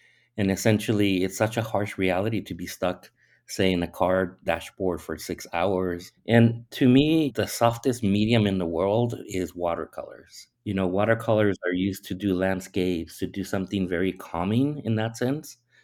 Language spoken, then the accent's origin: English; Tijuana, Baja California, Mexico; it turned out to be exactly where I grew up in the Zona Norte in Tijuana.